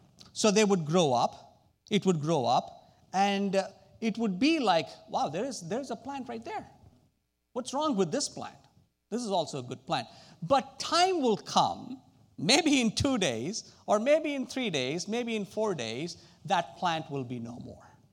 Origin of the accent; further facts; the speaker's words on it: India; But where I grew up back in India, you would see rocks all over the place.